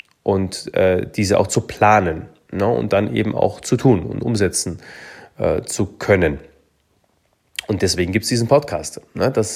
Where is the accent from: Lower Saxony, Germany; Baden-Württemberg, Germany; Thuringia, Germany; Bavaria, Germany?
Bavaria, Germany; Munich; Ich bin in München groß geworden und ich konnte mir da eben zu dem Zeitpunkt nicht vorstellen, irgendwo anders zu leben. Damals war ich Anfang 20